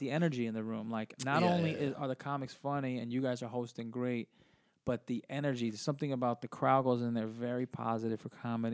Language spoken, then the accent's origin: English; Brooklyn, New York, United States; Because we're from Brooklyn, born and raised, so we want to. You know, that's who we are, and then throw the little Latin twist on it.